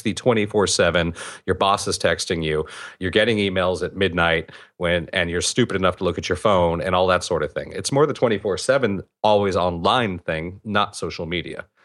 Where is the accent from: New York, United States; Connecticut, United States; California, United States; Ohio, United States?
California, United States; even I do it as a Californian.